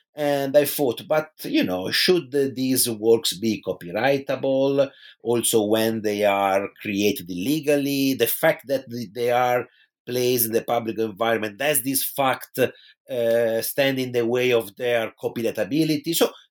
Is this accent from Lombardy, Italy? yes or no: no; Pisa, Tuscany, Italy; English is a second language; in my hometown in Tuscany, which is Pisa in Italy